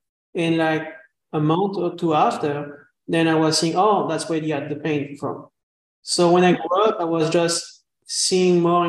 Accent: France; English is a second language; now in United States; So when I grew up in France, I was more like reserved and wasn't sharing much. But after, when I came in the US, it was like way different for me, you know.

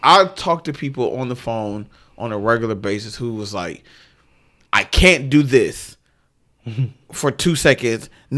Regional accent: Detroit, Michigan, United States; That's my hometown.

